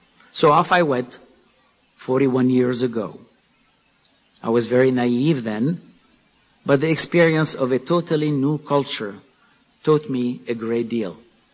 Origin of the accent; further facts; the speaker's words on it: Ghazir, Keserwan-Jbeil, Lebanon; I grew up in Ghazir, Lebanon. For those of you who may not know, It is a small city north of Beirut, nestled between the sea and the mountains.